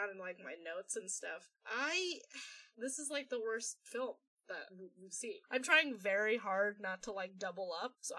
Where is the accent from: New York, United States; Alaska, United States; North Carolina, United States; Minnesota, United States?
New York, United States; all right, so I'm from New York.